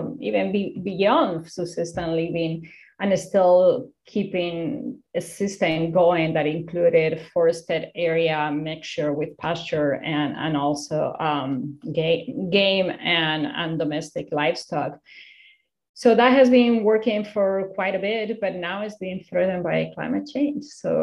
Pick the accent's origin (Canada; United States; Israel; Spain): Spain; I'm originally from Spain